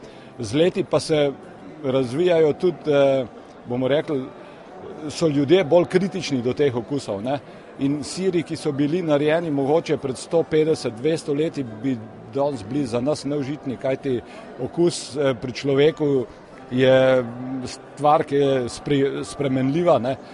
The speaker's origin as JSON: {"language": "Slovenian", "town": "Gorenja vas", "region": "Upper Carniola", "country": "Slovenia", "said": "smo iz Gorenje vasi v Poljanski dolini. To je dolina levo od Škofje Loke, ki se konča Žirmi in nadaljuje proti Logatcu."}